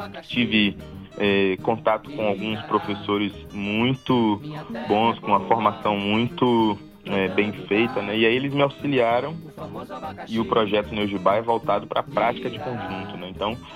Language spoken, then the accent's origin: Portuguese; Irará, Bahia, Brazil; Eu venho de Irará, que é uma cidade do interior da Bahia, em que a música popular e a cultura popular do Nordeste é muito forte